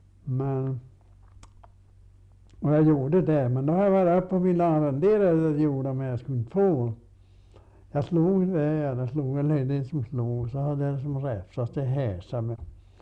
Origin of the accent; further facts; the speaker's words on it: Moviken, Sweden; Jag kommer från Moviken, jag då flyttade därifrån. För jag flyttade till Östavallen för att arbeta där på såga.